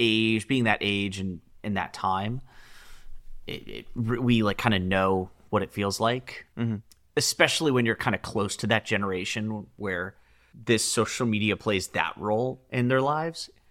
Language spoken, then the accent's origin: English; East Coast, United States; We are from the East Coast.